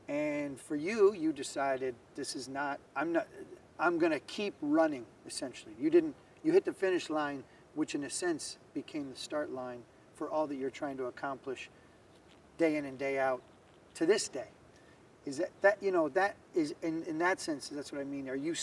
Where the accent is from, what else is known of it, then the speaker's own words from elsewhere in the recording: United States; considering I'm from the United States, in which, you know, we haven't been around very long.